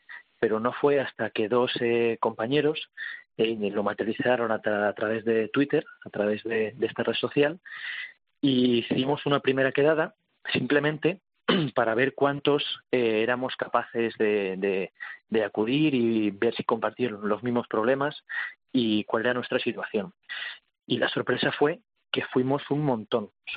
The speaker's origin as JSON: {"language": "Spanish", "region": "Castile and León", "country": "Spain", "said": "cuando acudo a mi tierra, a Castilla y León, ver lo que sucede"}